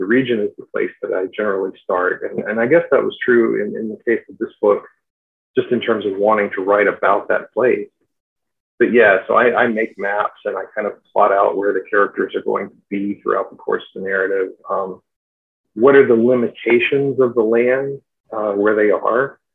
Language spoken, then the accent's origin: English; Arkansas, United States; set in my home state of Arkansas and relatively close to where I grew up as well. So talking about Southwest Arkansas, South Central Arkansas